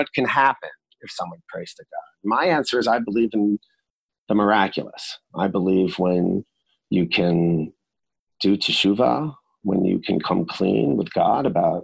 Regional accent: Dix Hills, New York, United States; We grew up in the Solomon Schechter Day School of Nassau County and the Dix Hills Jewish Center out in Suffolk County, Long Island, which was not a place that I felt really at home.

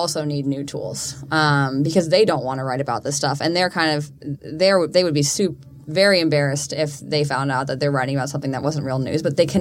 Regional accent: Hong Kong; also born or lived in Singapore; I grew up in Hong Kong and Singapore

